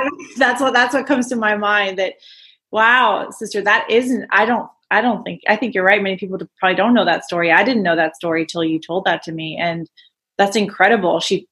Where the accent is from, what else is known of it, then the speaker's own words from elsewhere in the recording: United States; I was struck by the poverty and also the generosity of the poor, coming as an American.